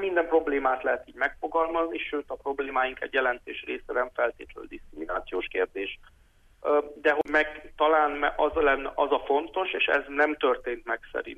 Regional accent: Transylvania, Romania; de hogy nem volt prioritásunk, mint erdélyi magyaroknak, hogy hogy ezt megtanuljuk

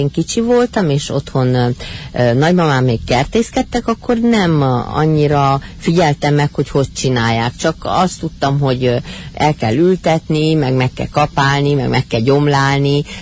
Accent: Sălaj, Romania; amikor kicsi voltam, falun nevelkedtem Szilágyságba

